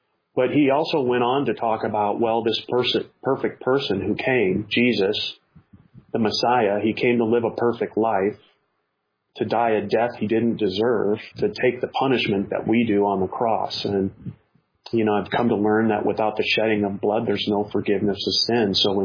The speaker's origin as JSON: {"language": "English", "town": "Des Moines", "region": "Iowa", "country": "United States", "tie": "born or raised there", "said": "I grew up in Des Moines, Iowa, in the Roman Catholic religion, and went through parochial school, first grade through 12th grade"}